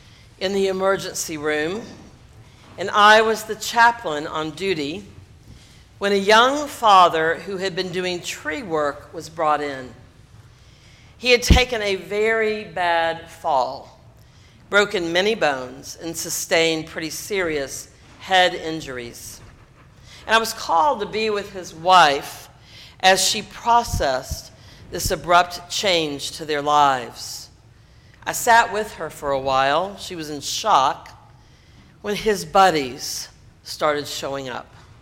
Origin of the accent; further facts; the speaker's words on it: the South, United States; Now, I've been an Episcopalian all my life. And while I was raised in the South